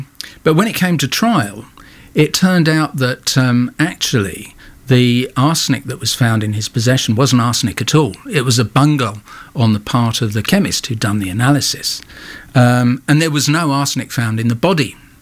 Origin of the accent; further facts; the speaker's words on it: Ealing, London, United Kingdom; I was brought up in Ealing, where the murderer was arrested.